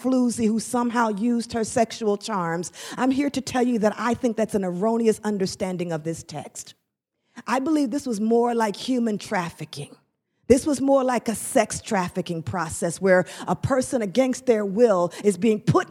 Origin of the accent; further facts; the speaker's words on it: Ghana; Yes, I'm from Ghana.